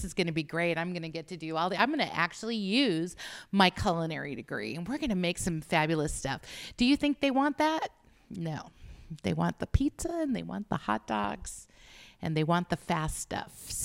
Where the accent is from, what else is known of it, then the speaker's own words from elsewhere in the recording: Las Vegas, Nevada, United States; luckily this is in my hometown in Las Vegas, Nevada, as you can tell.